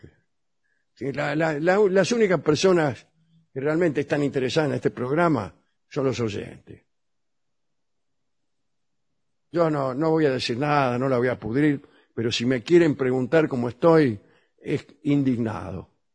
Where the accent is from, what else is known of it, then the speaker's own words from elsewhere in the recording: Balcarce, Buenos Aires Province, Argentina; de Balcarce.